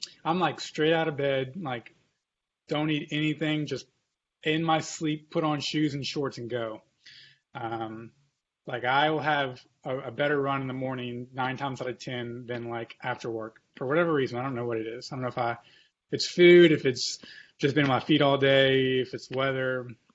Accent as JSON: {"language": "English", "region": "Louisiana", "country": "United States", "lives_now": "Shreveport, United States", "said": "So I am originally from South Louisiana, not far from where Josh is located now"}